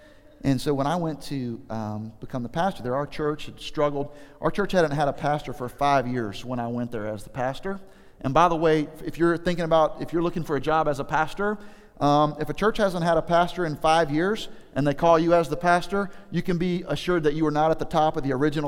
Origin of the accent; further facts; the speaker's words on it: Alabama, United States; I've had to learn this because I grew up in the Bible Belt, okay? You can tell by the way that I talk, I am most comfortable in the Bible Belt. Okay, all of my people are from L.A., Lower Alabama.